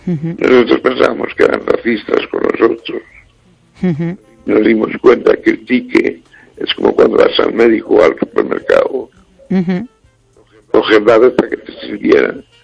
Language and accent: Spanish; Pontevedra, Galicia, Spain; soy de Pontevedra.